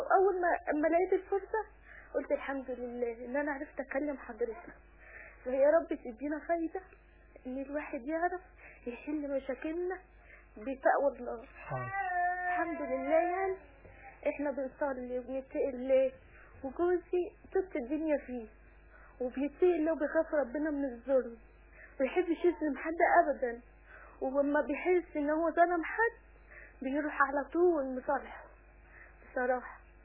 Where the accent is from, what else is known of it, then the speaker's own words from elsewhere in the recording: Cairo, Cairo Governorate, Egypt; أنا من القاهرة